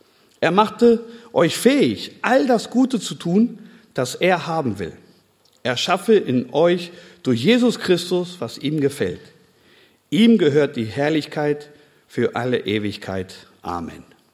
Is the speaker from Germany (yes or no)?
no; Spain; Gerade wir als Spanier haben dann wirklich sehr lange Briefe hingeschrieben.